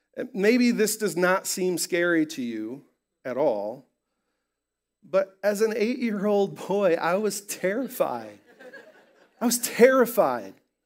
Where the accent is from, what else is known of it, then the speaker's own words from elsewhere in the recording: Iowa, United States; And I grew up in Iowa.